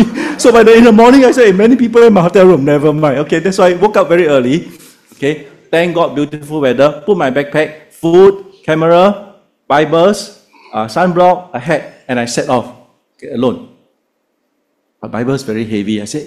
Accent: Singapore; I said, yeah, I told you I'm from Singapore already.

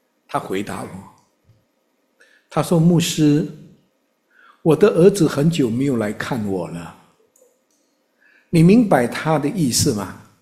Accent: Malaysia; 我有一次回家乡，我是马来西亚人，我坐在我妈妈身边

